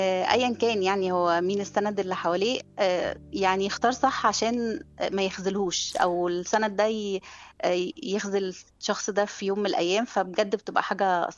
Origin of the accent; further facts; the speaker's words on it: Cairo, Cairo Governorate, Egypt; أنا من القاهرة.